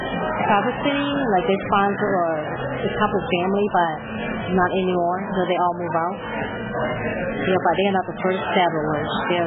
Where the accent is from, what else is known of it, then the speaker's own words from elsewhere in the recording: Saginaw, Michigan, United States; I grew up in Saginaw, went to high school in Saginaw, went to college in Saginaw.